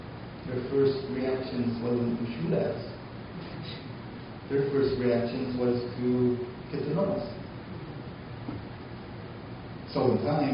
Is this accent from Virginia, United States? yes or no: no; Iowa, United States; which allows us to be just one of the groups in Iowa that are proud of our being Indian.